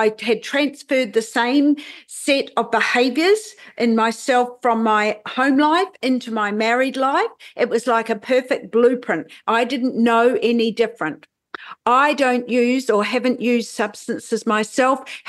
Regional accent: Feilding, Manawatū-Whanganui, New Zealand; born there; So I was born in Fielding, down near Palmerston North in New Zealand.

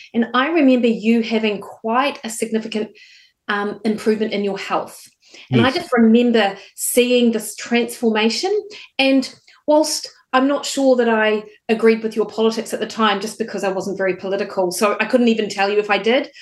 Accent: New Zealand; I'd played a bit of netball because, of course, I'm a Kiwi, so that's what you did as a girl.

